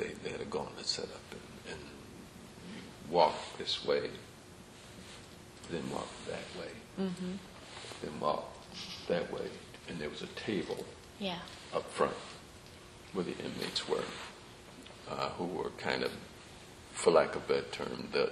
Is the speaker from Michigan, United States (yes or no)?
no; Buffalo, New York, United States; Now, I'm from Buffalo originally.